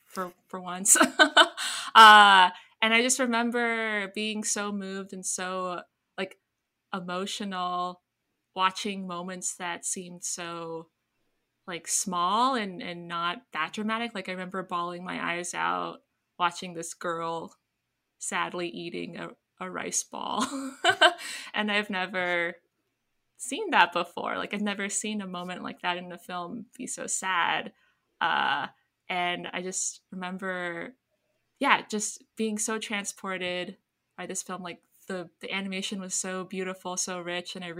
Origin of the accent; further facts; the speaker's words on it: Canada; So I grew up in Canada, mm-hmm. and I grew up watching the horrible